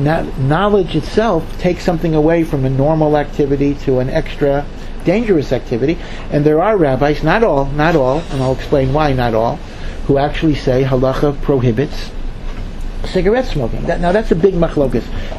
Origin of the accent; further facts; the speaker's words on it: Maryland, United States; You know, I come from Maryland, Washington, D.C.